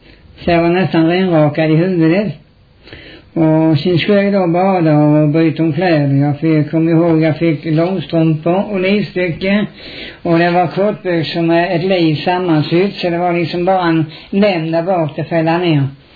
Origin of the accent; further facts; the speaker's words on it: Knislinge, Skåne, Sweden; born there; now in Hässleholm, Sweden; jag är numera bosatt i Hässleholm, jag är i Skåne. Och jag är född i Knislinge, Kristianstad län.